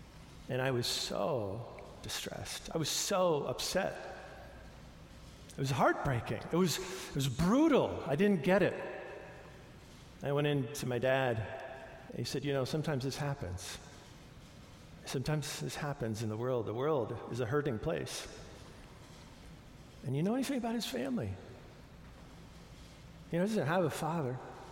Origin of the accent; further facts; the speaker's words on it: New York, United States; I think I was around 12 years old and growing up in New York